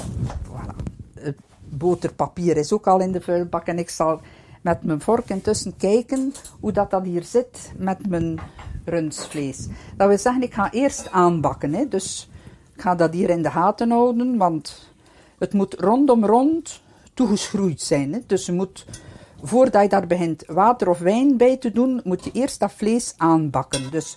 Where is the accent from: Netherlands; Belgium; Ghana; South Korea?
Belgium; Flanders; Maar ja, wij als Vlamingen, wij denken altijd, we moeten nog een beetje meer doen.